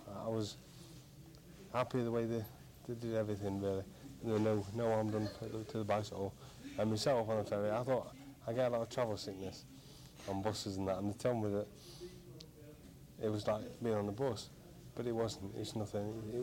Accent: Nottingham, East Midlands, United Kingdom; I'm from Nottingham in England, basically.

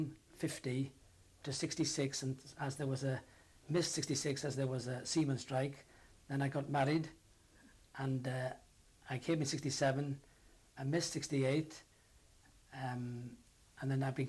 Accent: Conwy, Wales, United Kingdom; and I come from Conwy in North Wales.

